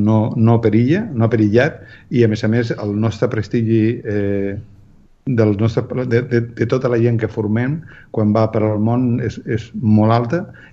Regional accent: Catalonia, Spain; Jo no soc sabadellenc, però he anat molt i he estat molt perquè soc del Vallès

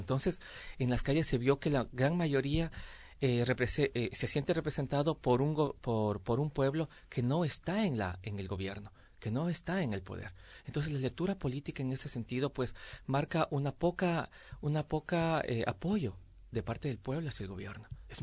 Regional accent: Ecuador; venimos con un mensaje que nos den esa participación justa como ecuatorianos que somos.

